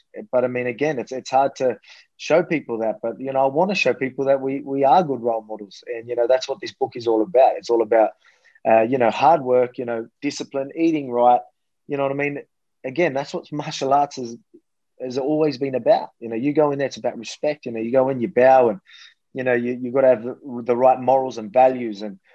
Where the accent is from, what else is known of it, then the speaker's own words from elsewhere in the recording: Australia; I'm just a Aussie bogan. You can call me a bogan or a larrikin or whatever it is